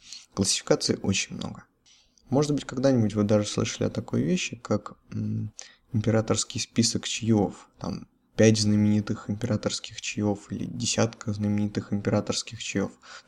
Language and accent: Russian; Russia; Все мы родились, выросли в России